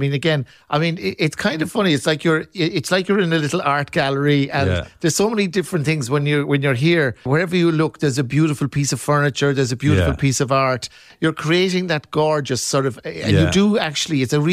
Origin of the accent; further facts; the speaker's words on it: Cork, Munster, Ireland; I mean, I'm from Cork myself, but beautiful parts of the world.